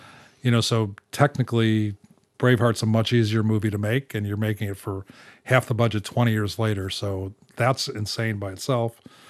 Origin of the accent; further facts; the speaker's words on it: United States; I'm American